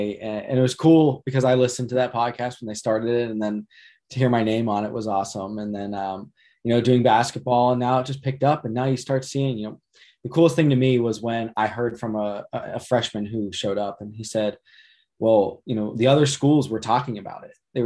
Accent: Pittsburgh, Pennsylvania, United States; So now I'm from Pittsburgh, so we can get to that later.

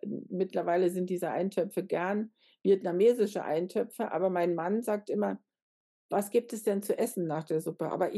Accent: Lower Saxony, Germany; born there; Ich bin in der Nähe von Uelzen geboren

